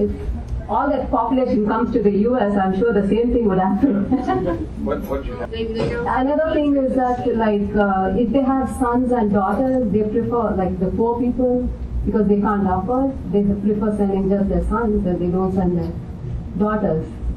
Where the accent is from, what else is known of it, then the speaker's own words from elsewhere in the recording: Kolar Gold Fields, Karnataka, India; now in Bangalore, India; Where did I grow up? First, really, in KGF, it's about 2 hours from Bangalore, Kola Goldfields, and now we moved to Bangalore.